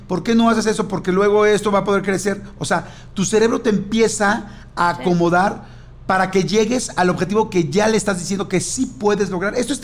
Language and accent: Spanish; Ciudad Juárez, Chihuahua, Mexico; Y soy de Ciudad Juárez, y Ciudad Juárez es número uno.